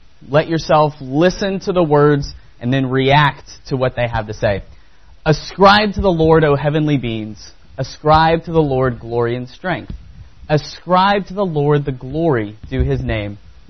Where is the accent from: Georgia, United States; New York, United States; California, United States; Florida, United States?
California, United States; Folsom; I'm from Folsom, California.